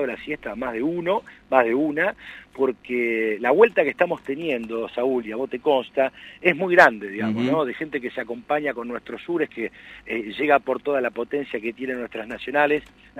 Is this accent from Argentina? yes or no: yes; Patagonia, Argentina; siendo patagónico, ¿no?